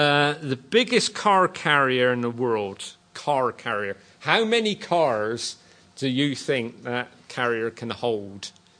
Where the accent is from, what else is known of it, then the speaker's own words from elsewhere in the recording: Bristol, South West England, United Kingdom; I probably got that pronounced wrong because I'm from Bedminster, but can't say anything foreign